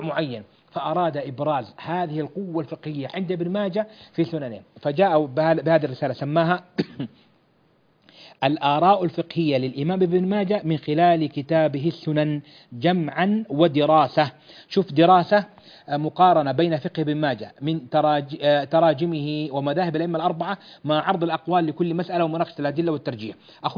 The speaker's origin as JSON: {"language": "Arabic", "country": "Kuwait", "said": "وأكثر ما هي موجودة اليوم عندنا في الكويت"}